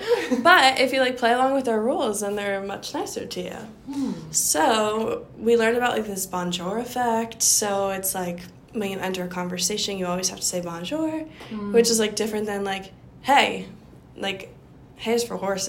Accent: Connecticut, United States; Because I'm from Connecticut.

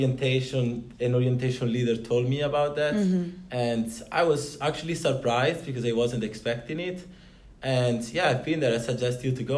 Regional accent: Parma, Emilia-Romagna, Italy; I'm from Parma, a little city of 200,000 inhabitants in the north, known for its food specialties such as Parma cheese, Parma ham.

